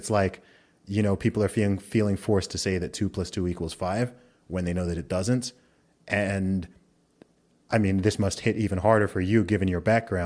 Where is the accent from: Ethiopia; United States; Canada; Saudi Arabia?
Saudi Arabia; also born or lived in England; I grew up primarily in the Middle East. I grew up in Saudi Arabia, but I was born in England, went to an American school in Saudi Arabia for a while. Then I went back to school in England. My family's from Nigeria.